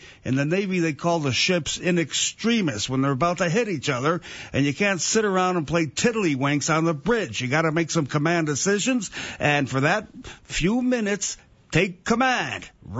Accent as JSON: {"language": "English", "country": "Ireland", "said": "as an Irishman, it kindles my wrath to the max"}